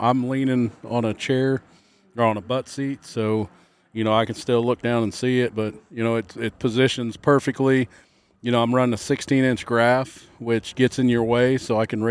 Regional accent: Missouri, United States; I've been crappie fishing my whole life, you know, growing up in Missouri here, fishing Truman Dam.

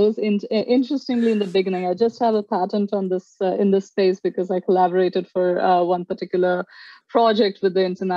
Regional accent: India; moved away; also born or lived in Barcelona; I come from India and I lived in Barcelona for about 8 years. I did my master's, my undergrad, my first job, everything there.

